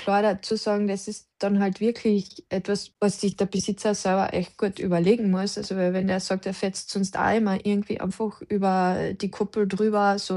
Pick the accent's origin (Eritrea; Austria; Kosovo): Austria; Carinthia; Bei uns in Kärnten sagt man sonst schon auch